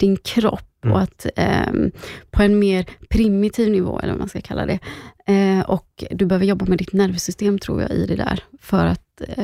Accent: Gothenburg, Västra Götaland County, Sweden; Jag är från Göteborg, det kanske hörs.

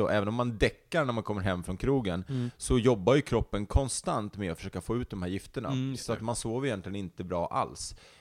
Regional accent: Stockholm, Stockholm County, Sweden; Jag är uppvuxen inte så långt härifrån där vi sitter och spelar in det här, i Högdalen. Jag växte upp i Liseberg, Älvsjö, trakten. Så det är väldigt nära. Och så var min första lägenhet var på Skebbo Kvarnsvägen här när jag var 18 i Högdalen.

